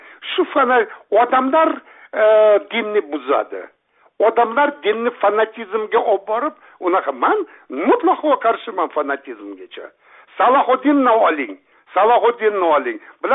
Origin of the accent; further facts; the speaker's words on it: Samarkand, Samarqand Region, Uzbekistan; born there; men Samarqandda tug'ilganman. Bizi oilamiz Toshkentlik, bizi adamimizni Toshkentdan Samarqandga yuborgan. Men o'sha Samarqandda tug'ilganman.